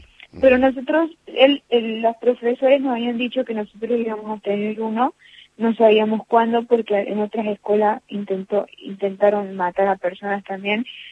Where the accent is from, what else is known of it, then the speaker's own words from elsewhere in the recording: Córdoba, Argentina; now in United States; No, yo nací en Estados Unidos, pero me crié en Córdoba.